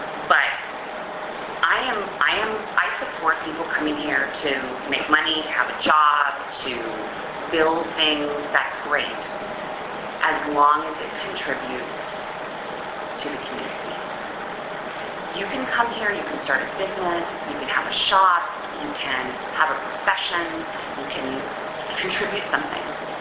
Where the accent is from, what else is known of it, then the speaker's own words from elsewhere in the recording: Pasadena, California, United States; also born or lived in Richmond, Virginia; now in Newton, United States; I had the fortunate experience of growing up in Pasadena, California, and it's a very beautiful city, and in a lot of ways, Newton is like that.